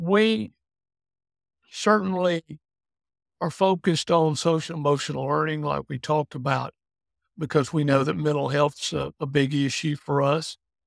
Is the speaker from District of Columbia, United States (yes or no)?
no; Tifton, Georgia, United States; Tipton, Georgia. It's in the southern part of the state.